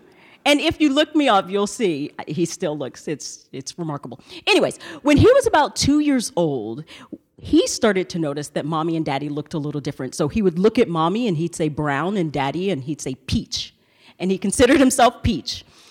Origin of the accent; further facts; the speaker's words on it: the South, United States; I'm from the South, so I say y'all every now and then.